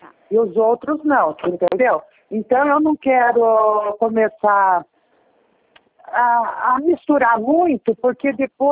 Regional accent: Botucatu, São Paulo, Brazil; Que eu sou aqui de Botucatu

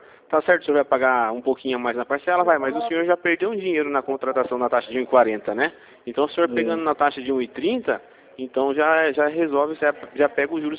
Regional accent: Campinas, São Paulo, Brazil; eu sou daqui de Campinas.

